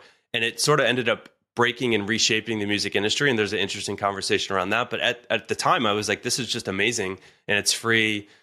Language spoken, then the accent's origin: English; Cincinnati, Ohio, United States; So, you know, I grew up in Cincinnati, Ohio, Midwest, very, very much a place where you're not really supposed to go try to be a musician.